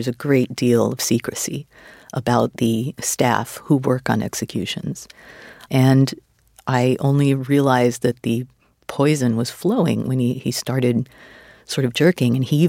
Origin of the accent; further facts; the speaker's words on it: Texas, United States; So, you know, I grew up in Texas, and when I was young, was in favor of the death penalty